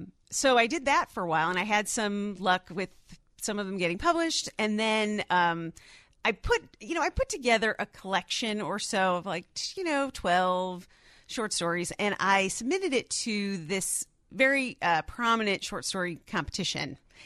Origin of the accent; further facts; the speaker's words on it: Glenview, Illinois, United States; also born or lived in Chicago; I am from Glenview. I'm a Glenview native.